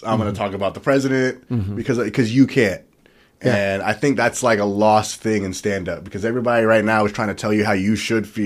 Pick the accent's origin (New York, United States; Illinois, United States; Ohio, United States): Ohio, United States; Columbus; Like I grew up in Columbus, Ohio, and around Mexican dudes